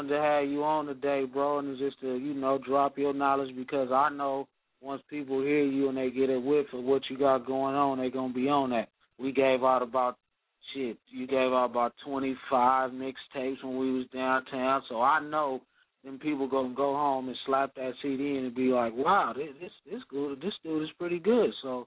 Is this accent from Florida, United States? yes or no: no; California, United States; I lived in the Bay. I'm from the Bay. I lived in Frisco and all that.